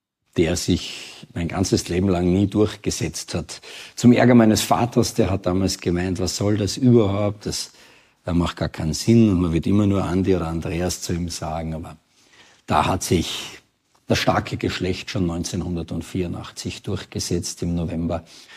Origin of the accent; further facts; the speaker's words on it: Styria, Austria; Das Aufwachsen war in der Steiermark, wir sind aus der Steiermark.